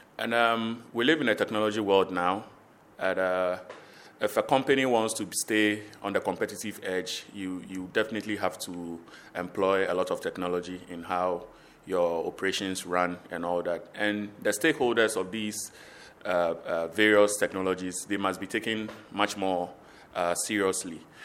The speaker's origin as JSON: {"language": "English", "country": "Ghana", "tie": "born or raised there", "said": "In the country, born and bred in Ghana I've been doing tech professionally since 2004 till now."}